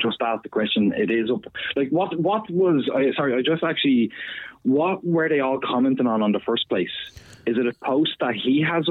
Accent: Bray, County Wicklow, Ireland; I'm from Bray myself, so

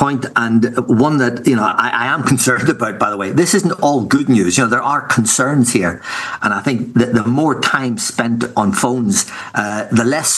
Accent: Ireland; I'm from Ireland

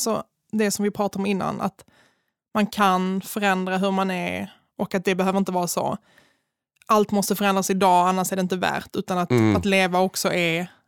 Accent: Malmö, Skåne, Sweden; jag är ju från Malmö

